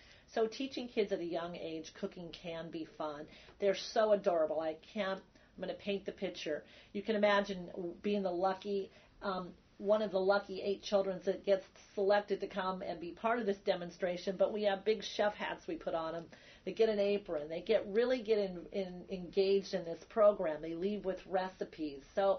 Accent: Midwest, United States; I have my own personal experience of home canning from growing up in the Midwest and having very large gardens

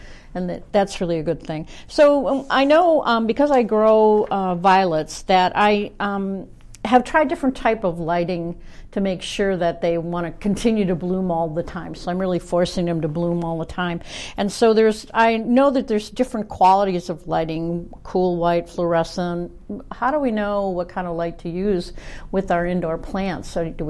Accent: Michigan, United States; moved away; because I came from Michigan, so I didn't know that much.

